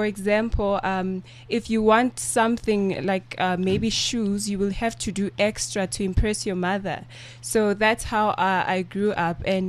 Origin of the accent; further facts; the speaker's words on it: Tembisa, Gauteng, South Africa; born there; Here in South Africa, but originally my parents are from Mozambique.